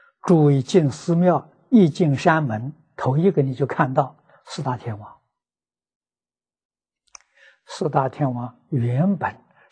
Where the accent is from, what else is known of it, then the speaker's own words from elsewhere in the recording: China; 我们中国人讲修身，身修而后呢，齐家，我怎样来护持这个家？